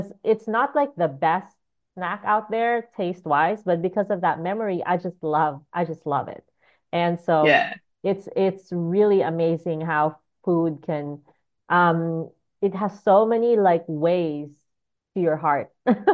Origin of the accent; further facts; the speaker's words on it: Philippines; Like, I'm Filipina. I love cooking Filipino food for my friends